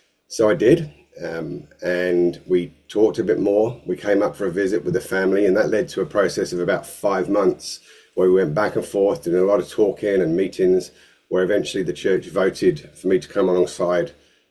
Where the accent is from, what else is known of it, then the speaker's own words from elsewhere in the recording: Clacton-on-Sea, East of England, United Kingdom; I'm 54 years old as of a couple of days ago. And originally I'm from Essex, a place called Clacton-on-Sea. In Essex, that's where I was born. And yeah, I sort of had most of my childhood there growing up. I wasn't in a Christian home.